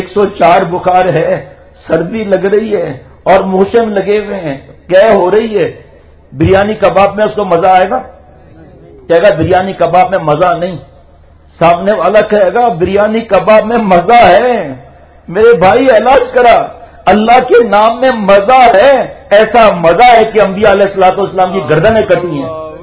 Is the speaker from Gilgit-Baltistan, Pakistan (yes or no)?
no; Karachi, Sindh, Pakistan; born there; ہم گاؤں کے رہنے والے ہیں جی، گاؤں کے رہنے والے ہم لوگ، تو اگر پیدائش میری تو کراچی میں بھی، لیکن گاؤں تو پہلے شروع میں جاتے تھے،